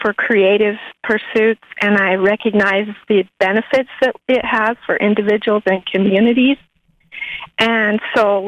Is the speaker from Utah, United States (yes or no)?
yes; Cleveland, Utah, United States; I've lived in Farron for the last 25 years, but I grew up in Cleveland, Utah, on a farm where we had crops, horses, cows